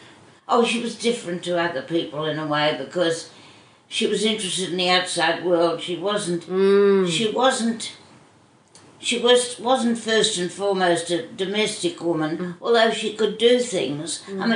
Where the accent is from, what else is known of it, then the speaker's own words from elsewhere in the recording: Melbourne, Victoria, Australia; Well, I grew up in Essendon in Melbourne because at that stage my father was member for Essendon, state member for Essendon.